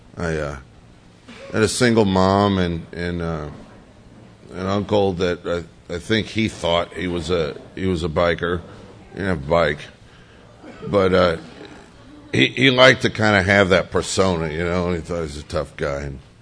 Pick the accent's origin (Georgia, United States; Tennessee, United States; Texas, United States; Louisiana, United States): Louisiana, United States; also born or lived in New Orleans; I grew up in Louisiana, and though I lived in New Orleans a long time, that's not where I grew up. I wish I did, but I grew up in a very, very, very redneck part of Louisiana